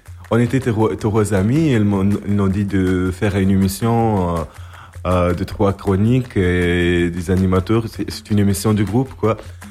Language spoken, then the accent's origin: French; Tozeur, Tozeur Governorate, Tunisia; French is a second language; je viens de la Tunisie, le pays de la liberté et de la révolution arabe et tout. Je viens exactement de Tozeur, le sud tunisien. C'est où il y a le décor de Star Wars et où il fait beaucoup des événements de tourisme, des événements culturels, et c'est tout à fait une ville touristique.